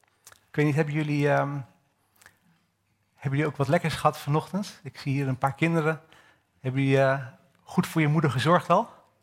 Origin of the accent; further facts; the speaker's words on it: Hattem, Gelderland, Netherlands; Ik kom namelijk uit deze regio. Ietsje noordelijker, Heerden. Ik ben opgegroeid in Hattem. Dus voor mij voelt het altijd als thuiskomen. Dit is toch de plek waar de mensen een beetje hetzelfde praten zoals ik praat.